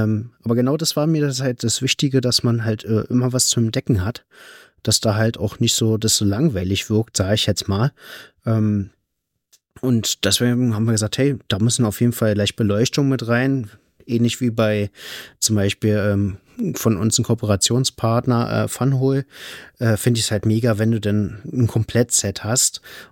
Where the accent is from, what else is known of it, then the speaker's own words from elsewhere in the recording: Berlin, Germany; Und wir kommen ja aus Berlin, aus Südost-Berlin. Und da gibt es, ich sag mal, an der Grenze gibt es da so ein kleines Dörfchen, in Anführungszeichen. Das nennt sich Bohnsdorf.